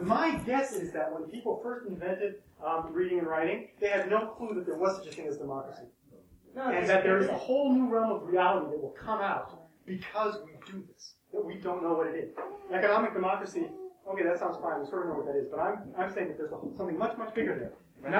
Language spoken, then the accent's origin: English; Ecuador; When I was growing up in Ecuador, I'd go into the marketplace